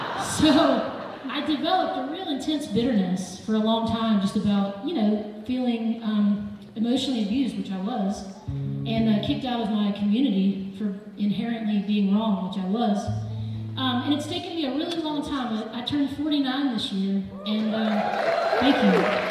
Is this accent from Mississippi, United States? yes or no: yes; Hernando, Mississippi, United States; Well, y'all, I grew up in the Memphis area, in a little town called Hernando, Mississippi. I'm grateful to be from the South.